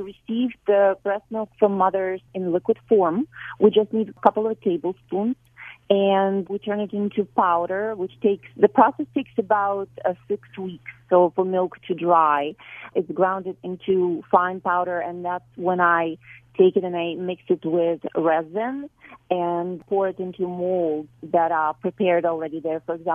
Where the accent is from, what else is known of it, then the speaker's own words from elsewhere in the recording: Ukraine; now in Canada; and then I'm actually from Ukraine